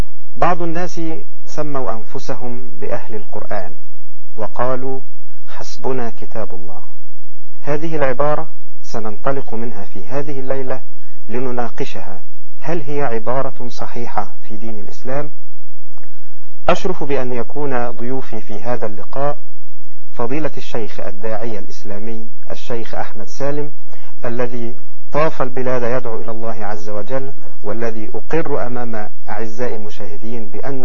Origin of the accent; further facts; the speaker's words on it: Egypt; نحن تربينا في مصر